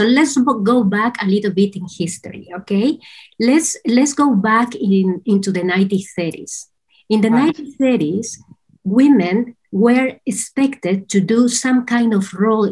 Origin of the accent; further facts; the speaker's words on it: Peru; English is a second language; moved away as an adult; now in Netherlands; I am originally from Peru. I was born in Peru, and at the age of 19 years old, I left my country and to find my purpose. And that's how I came here to Europe. And before I knew, I was living here in the Netherlands.